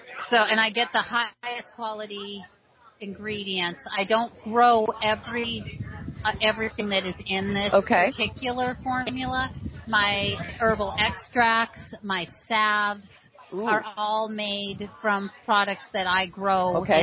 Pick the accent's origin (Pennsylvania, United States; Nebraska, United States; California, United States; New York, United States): California, United States; Santa Barbara; I grew up in Santa Barbara, and I use that on my skin all the time.